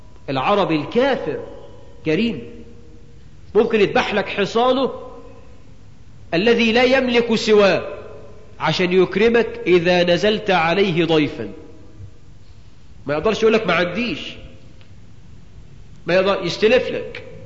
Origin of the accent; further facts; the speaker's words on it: Egypt; واجعل بلدنا مصر آمنة مطمئنة،